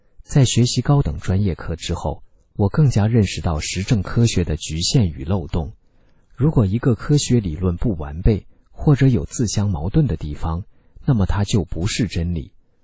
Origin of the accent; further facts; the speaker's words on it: China; 我说我是大陆的